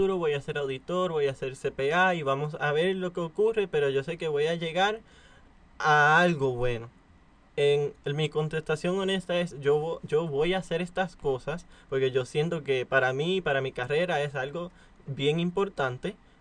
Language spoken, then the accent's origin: Spanish; Puerto Rico; yo soy puertorriqueño, yo sé que yo tengo un apellido raro, pero eso no importa